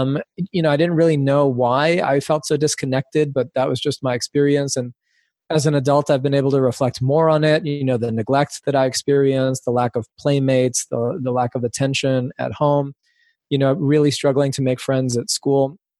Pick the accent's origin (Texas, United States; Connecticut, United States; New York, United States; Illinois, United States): New York, United States; New York City; Well, I grew up in New York City. I'm Cuban American. My mom is a Cuban immigrant.